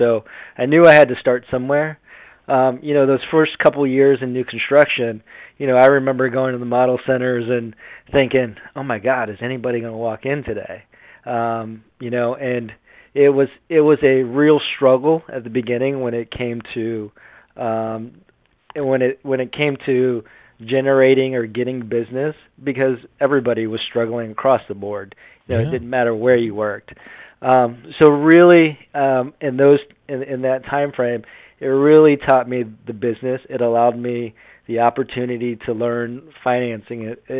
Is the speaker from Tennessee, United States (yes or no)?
no; Leesburg, Florida, United States; growing up in a small town, Leesburg, or a small county in Orlando.